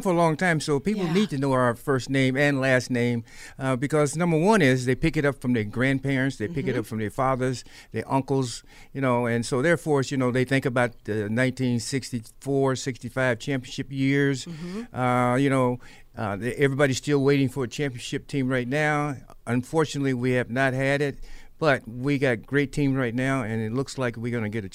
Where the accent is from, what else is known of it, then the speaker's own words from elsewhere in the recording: Illinois, United States; now in Buffalo, United States; You know, I'm from Illinois.